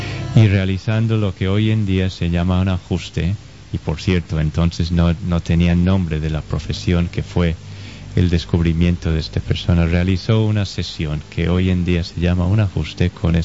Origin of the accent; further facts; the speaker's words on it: United States; Spanish is a second language; now in Gandía, Spain; Soy de Estados Unidos, lo notaréis un poco en el acento. Estudié en California. Llevamos 9 años en Gandía, y creo que unos 3 en Oliva también